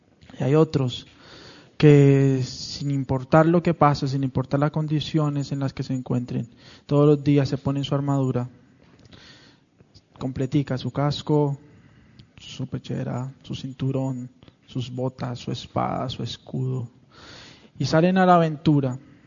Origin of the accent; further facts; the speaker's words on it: Santa Marta, Magdalena, Colombia; estando en una de las playas en Santa Marta, en mi país.